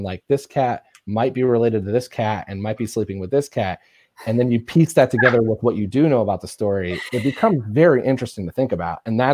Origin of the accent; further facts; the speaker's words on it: Indiana, United States; I'm the person from Indiana that knows Cats.